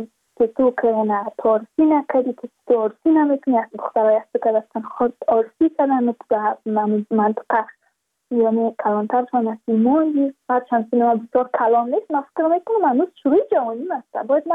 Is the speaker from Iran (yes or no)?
no; Badakhshan, Afghanistan; چون ما از بدخشان هستیم یعنی منطقای دور دستش به فروش رفتم